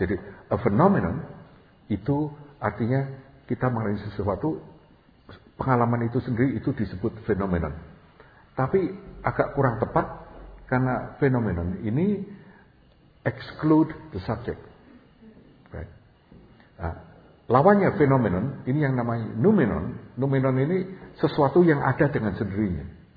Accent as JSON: {"language": "Indonesian", "town": "Semarang", "region": "Central Java", "country": "Indonesia", "tie": "born or raised there", "said": "saya waktu kecil dulu di Semarang."}